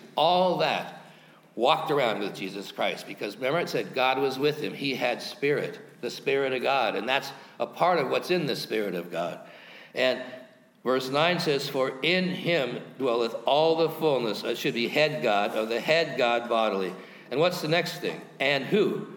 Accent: Montana, United States; Because I'm from Montana, and that sounds cooler, doesn't it, in New Jersey? But that's how I identify myself. … I'm from Montana.

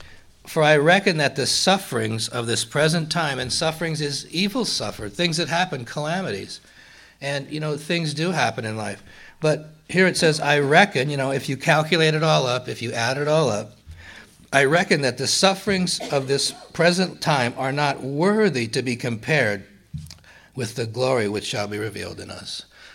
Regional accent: Montana, United States; I always think about, I'm from Montana, so I'm going back to Montana

